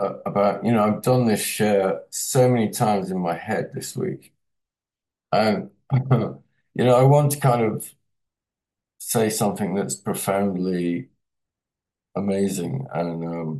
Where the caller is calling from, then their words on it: Bristol, South West England, United Kingdom; I'm coming from Bristol, by the way. I'm speaking from Bristol in the United Kingdom, the great city of Bristol.